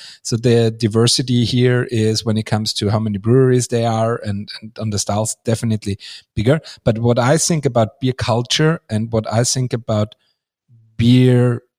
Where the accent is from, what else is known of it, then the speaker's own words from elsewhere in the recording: Austria; I would say that also in Austria, in my home country, there we have a similar thing.